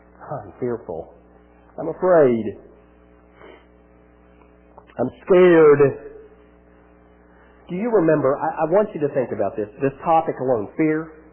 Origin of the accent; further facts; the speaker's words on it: United States; I'm an American. Red-blooded American.